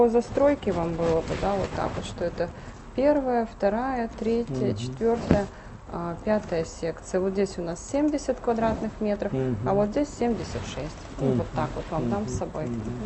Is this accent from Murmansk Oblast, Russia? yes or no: yes; Murmansk, Murmansk Oblast, Russia; Нет, мы из Мурманска, я вот здесь живу всю жизнь.